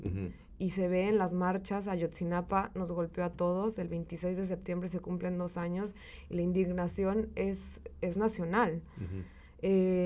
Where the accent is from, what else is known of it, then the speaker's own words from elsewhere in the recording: San Luis Potosí, Mexico; moved away; Conozco 3 chicas de San Luis Potosí, de donde yo soy, que están estudiando acá.